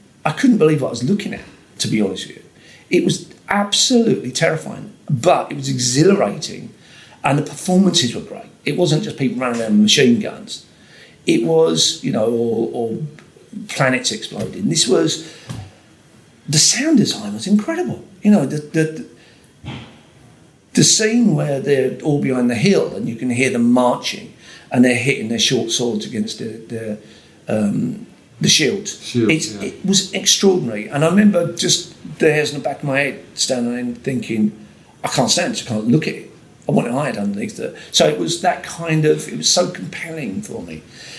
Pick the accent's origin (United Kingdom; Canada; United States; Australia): United Kingdom; London; born there; I was born in South East London, big council estate.